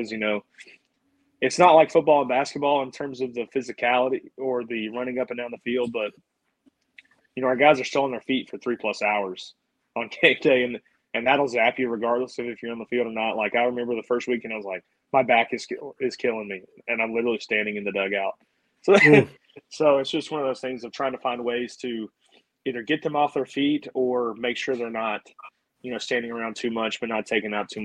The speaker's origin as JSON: {"language": "English", "town": "Birmingham", "region": "Alabama", "country": "United States", "tie": "born or raised there", "said": "Birmingham's that crazy area for baseball."}